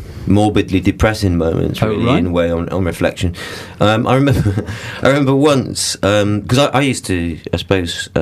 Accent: Wales, United Kingdom; Well, I'm from South Wales originally

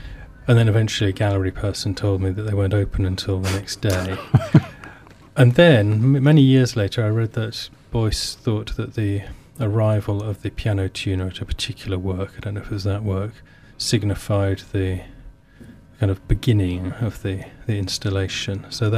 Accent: Raynes Park, London, United Kingdom; I was brought up in Raines Park, which is now called West Wimbledon

